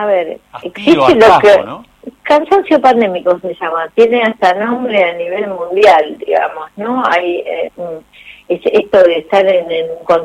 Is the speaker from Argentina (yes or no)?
yes; Argentina